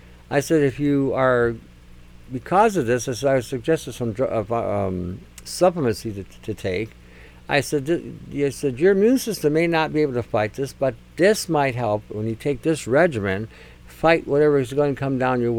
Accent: Detroit, Michigan, United States; when I grew up in Detroit back in the 60s, it was a violent town.

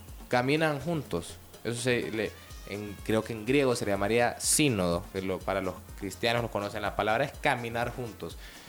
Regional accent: Honduras; El que es extranjero soy yo. Soy de Honduras.

